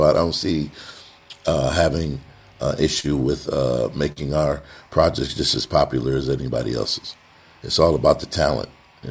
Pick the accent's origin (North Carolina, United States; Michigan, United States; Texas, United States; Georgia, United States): Michigan, United States; Kalamazoo; I'm from Kalamazoo, but I live here. I've been here for about 10 years.